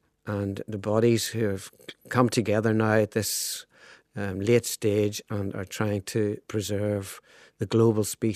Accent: Holywood, Northern Ireland, United Kingdom; moved away as an adult; now in South Africa; Yes, well, I'm from Hollywood in County Down. Lived there until the Troubles kicked off, and In 1975, just after being married, my wife and I emigrated to South Africa

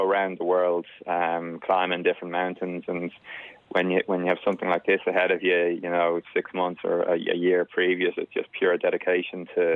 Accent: Dublin, Leinster, Ireland; I come from Dublin

